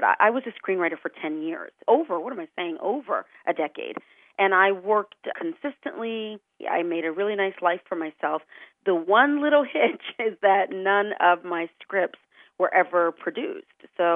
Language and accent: English; Texas, United States; You know, I'm from the South, if we can call Texas